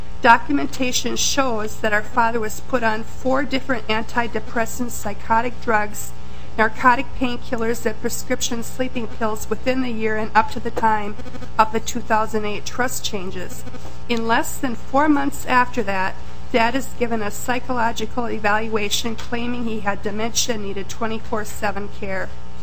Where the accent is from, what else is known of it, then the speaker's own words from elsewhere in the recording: Waconia, Minnesota, United States; Mr. Chairman and members of the committee … from Waconia.